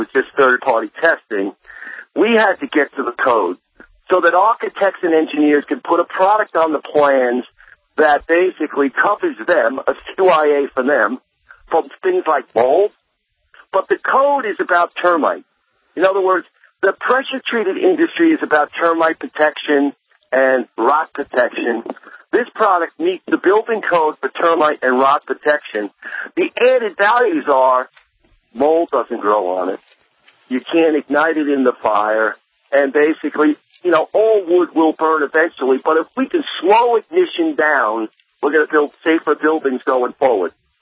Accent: San Diego, California, United States; I'm from San Diego, and you know, the last time we talked, building in Haiti with that Bluewood product, and I remember standing in my place when there was that earthquake in San Diego while we were on the radio.

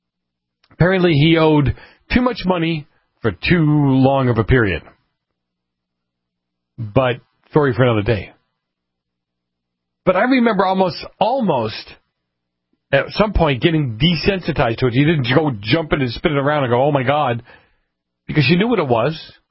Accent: Boston, Massachusetts, United States; But I grew up in Boston, and I grew up in downtown Boston, okay? In the north end of Boston, when the mafia had a lot of influence.

